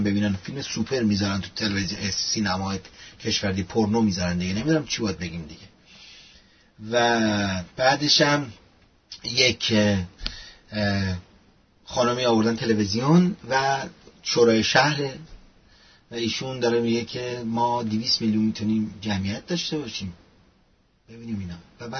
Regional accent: Iran; ما ایرانی هستیم، بله

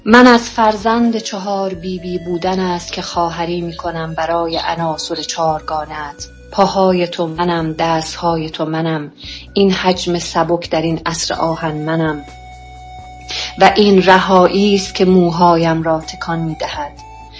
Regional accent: Lorestan, Iran; born there; من هم در لرستان بر حسب یک اتفاق به دنیا آمدم

